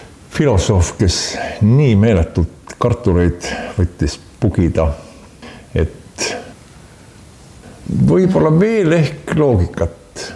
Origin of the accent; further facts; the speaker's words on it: Saare County, Estonia; Nii et saad öelda, et tema on saarlane, aga ma olen ka saarlane.